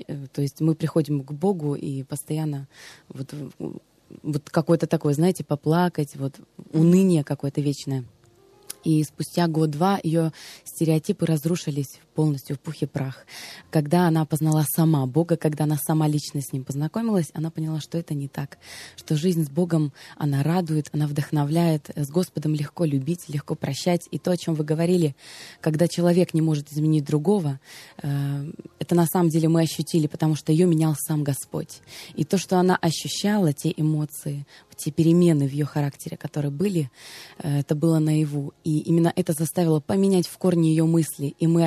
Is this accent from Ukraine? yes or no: yes; Odesa Oblast, Ukraine; Я из Одесской области, Арцизского района, из села.